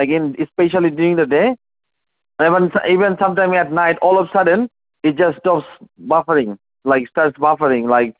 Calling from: Cyprus; I'm calling from Cyprus

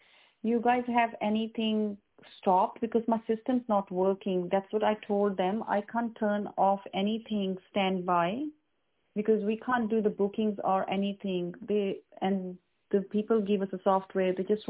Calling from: Sydney, New South Wales, Australia; Hi, I'm calling from Sydney.

